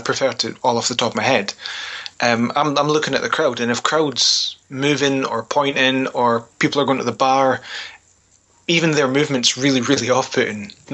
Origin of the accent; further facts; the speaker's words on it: Arbroath, Scotland, United Kingdom; now in Dundee, United Kingdom; I'm actually from Arbroath, which is just outside Dundee, mm-hmm. but I'm in Dundee most of the time, so we'll stick with Dundee, that's fine.